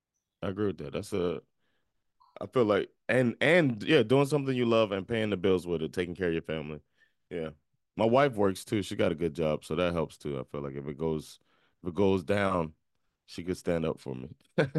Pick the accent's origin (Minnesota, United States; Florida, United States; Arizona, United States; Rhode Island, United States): Florida, United States; Miami; I'm from Miami. I don't think it gets more laid back than that.